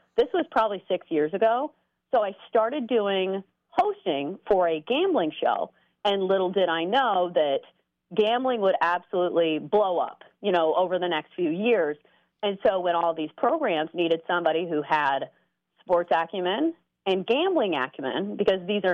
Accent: Nashville, Tennessee, United States; Yeah, I'm actually from Nashville. So this is where I was born and raised. I went to NC State.

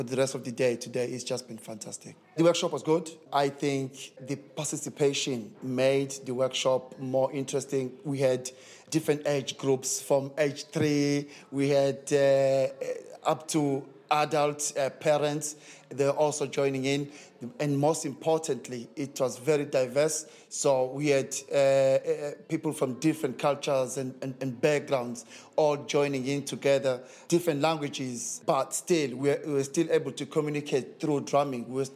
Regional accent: Durban, KwaZulu-Natal, South Africa; I'm originally from South Africa, in a small village in Durban, but under a big Zulu tribe.

